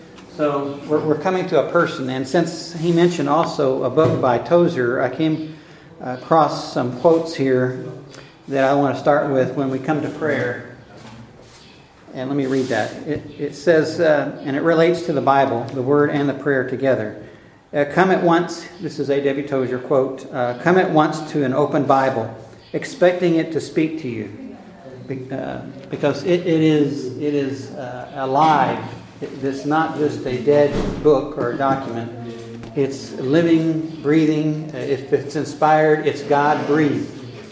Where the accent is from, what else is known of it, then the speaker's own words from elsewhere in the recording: Oklahoma City, Oklahoma, United States; now in Yaoundé, Cameroon; I'm a layman from Oklahoma City, Oklahoma